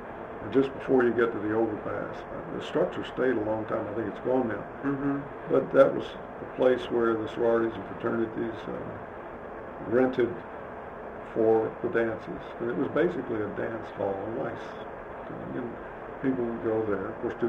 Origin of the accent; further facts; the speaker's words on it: Frankfort, Kentucky, United States; My hometown is Frankfort.